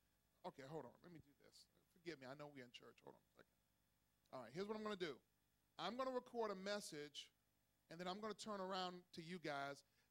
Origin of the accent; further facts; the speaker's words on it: Cincinnati, Ohio, United States; and I'm from Cincinnati, so we had basements. Don't hate me, okay? In Cincinnati, we had basements